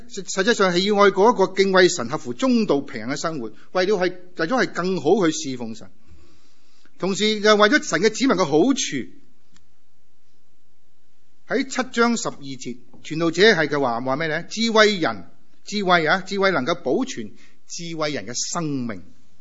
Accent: China; 就好像我们中国人一句叫什么，上由心生一样

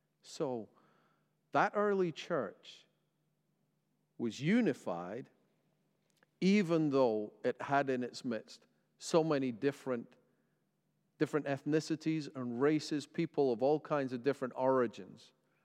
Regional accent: Scotland, United Kingdom; I was born in Scotland. I've grown up in Scotland to English parents with a bit of Welsh and German heritage. So I guess I'm European through and through.

